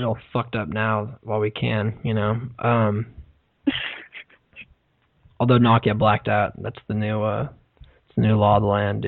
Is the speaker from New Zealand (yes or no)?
no; San Francisco, California, United States; I'm from San Francisco, and I think that impressed her.